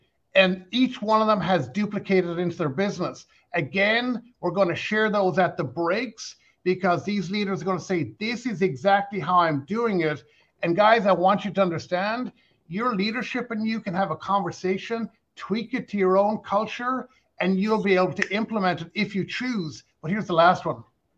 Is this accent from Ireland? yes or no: yes; Ireland; A golfer, I'm not a golfer, even though I'm Irish.